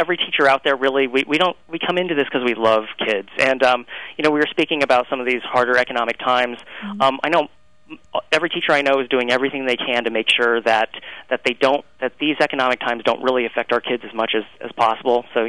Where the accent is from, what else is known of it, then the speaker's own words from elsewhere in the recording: Colorado, United States; I'm originally from Colorado